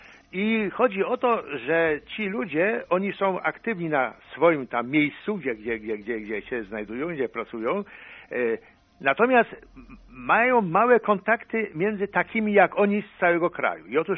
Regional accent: Leszno, Greater Poland Voivodeship, Poland; Urodziłem się w Lesznie, szkołę podstawową, średnią, liceum ogólnokształcące na Kurpińskiego, wtedy było jedyne tylko, więc w to liceum skończyłem i ciągle czuję się leszczyniakiem.

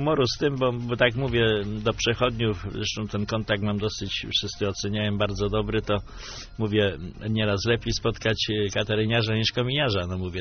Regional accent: Leszno, Greater Poland Voivodeship, Poland; Nie omieszkam powiedzieć, że jestem z Leszna

